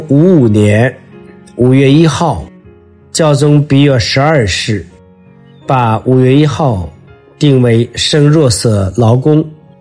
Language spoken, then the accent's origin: Chinese; China